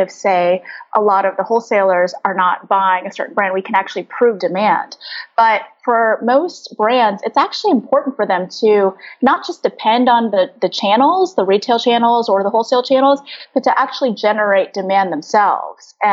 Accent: Texas, United States; I'm from Texas.

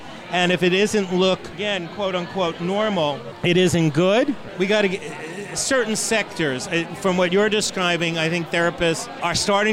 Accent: New York City, New York, United States; Hey, listen. I come from Brooklyn.

